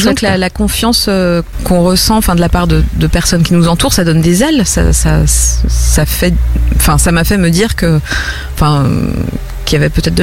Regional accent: Nantes, Pays de la Loire, France; c'est particulier, un endroit où t'as grandi. En plus, moi, je suis née à Nantes, vraiment.

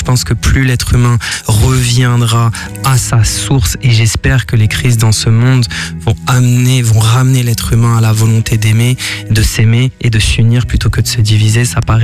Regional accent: Paris, Île-de-France, France; Parce que je viens de Paris de base.

